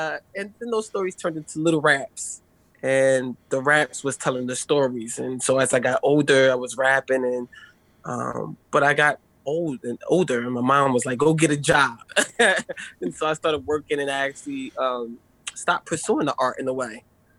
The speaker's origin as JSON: {"language": "English", "town": "Sicklerville", "region": "New Jersey", "country": "United States", "tie": "born or raised there", "also_born_or_lived": "Philadelphia", "said": "So I'm basically from North Philly, or a small part of North Philly called Nicetown. And then I end up being adopted by an amazing lady in South Jersey in Sicklerville. And I ended up growing up there."}